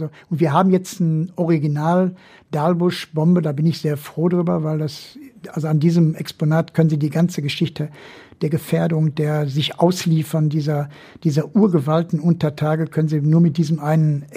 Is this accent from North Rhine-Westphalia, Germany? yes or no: yes; Gelsenkirchen, North Rhine-Westphalia, Germany; meine Heimatstadt Gelsenkirchen